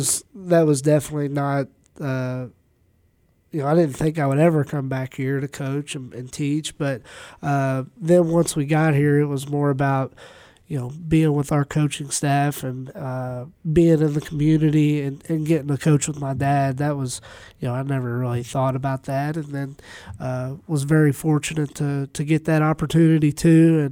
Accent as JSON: {"language": "English", "town": "Owensboro", "region": "Kentucky", "country": "United States", "tie": "born there", "said": "I was born in Owensboro"}